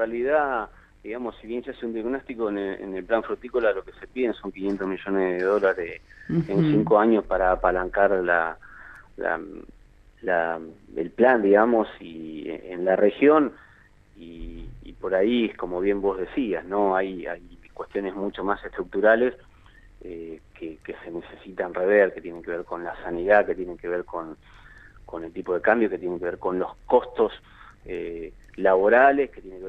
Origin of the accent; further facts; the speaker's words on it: General Roca, Río Negro, Argentina; Yo soy de Roca.